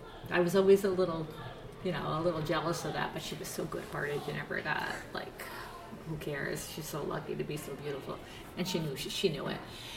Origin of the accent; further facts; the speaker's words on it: Hudson, United States; That's one thing I can remember about growing up in Hudson, tripping up on the sidewalks.